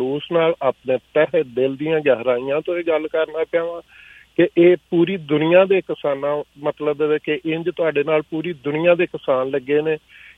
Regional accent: Nankana Sahib, Punjab, Pakistan; ਮੈਂ ਵੀ ਪੰਜਾਬੀ ਹਾਂ, ਖਾਸ ਮਤਲਬ ਕਿ ਨਨਕਾਣਾ ਸਾਹਿਬ ਮੇਰਾ ਜ਼ਿਲ੍ਹਾ ਹੈ, ਅਤੇ ਮੈਂ ਨਨਕਾਣਾ ਸਾਹਿਬ ਦਾ ਮਤਲਬ ਉੱਥੋਂ ਦਾ ਹੀ ਬਾਰਨਾ

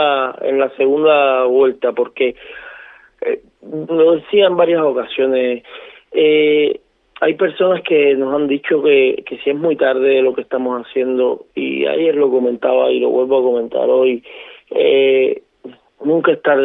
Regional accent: Canary Islands, Spain; Somos de Fuerteventura y eso es algo que hace falta entender

